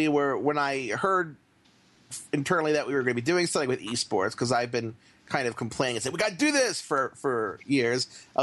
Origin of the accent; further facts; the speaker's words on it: Baltimore, Maryland, United States; so I'm kind of in this weird situation in which I'm originally from Baltimore and I'm a Steelers fan.